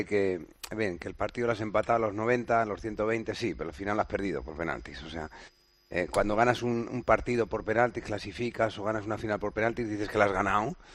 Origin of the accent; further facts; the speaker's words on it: Spain; como latinos que somos y como españoles y españolas que somos